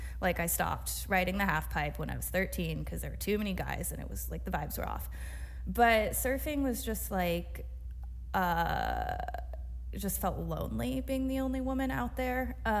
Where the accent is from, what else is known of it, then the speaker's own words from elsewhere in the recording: California, United States; I grew up on Northern Chumash and Solanan land on the central coast of California in so-called San Luis Obispo County. And I grew up working class